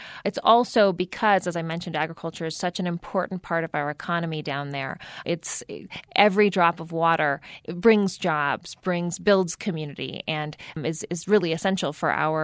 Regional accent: Las Cruces, New Mexico, United States; I grew up in Las Cruces. My dad's family, my grandparents on that side, immigrated from Mexico.

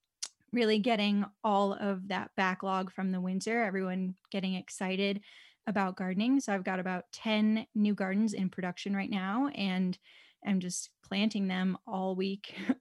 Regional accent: Illinois, United States; also born or lived in Atlanta; now in Boise, United States; I grew up in Illinois. I moved down to Atlanta about 10 years ago. I was in really humid climates before Boise.

